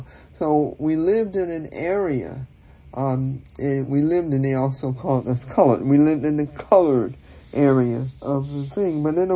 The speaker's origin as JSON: {"language": "English", "region": "Virginia", "country": "United States", "tie": "born or raised there", "said": "And like I said, when I grew up in Virginia"}